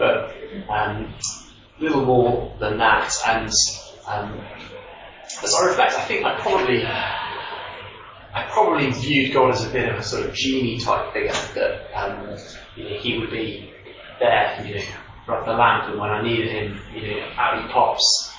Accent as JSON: {"language": "English", "region": "South West England", "country": "United Kingdom", "tie": "born or raised there", "said": "So my background, I grew up in Dorset, which is talking about it, beautiful sunny Dorset"}